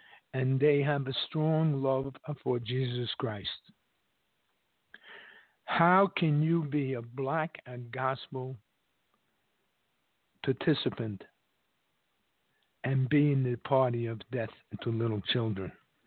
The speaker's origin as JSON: {"language": "English", "town": "New York City", "region": "New York", "country": "United States", "tie": "born or raised there", "said": "I grew up in Harlem. I grew up when the neighborhood was not classified as a ghetto or underprivileged. It was a poor neighborhood."}